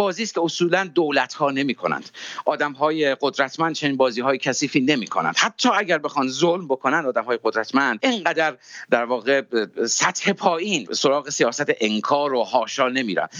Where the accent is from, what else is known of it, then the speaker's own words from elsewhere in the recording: Iran; من و شما به عنوان یک ایرانی بهتر از خارجی ها باید بشناسیم